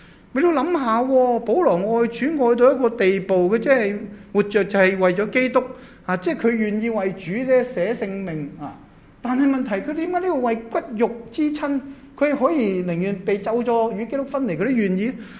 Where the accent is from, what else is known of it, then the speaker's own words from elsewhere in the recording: Hong Kong; 我100%香港仔，我小时候在香港出世，长大在香港长大，我爸妈都是大陆来的。